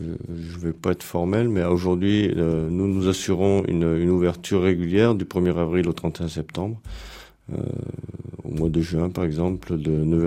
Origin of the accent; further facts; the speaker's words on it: Lyon, Auvergne-Rhône-Alpes, France; Mais moi, je suis né à Lyon, j'ai fait mes études sur la région lyonnaise.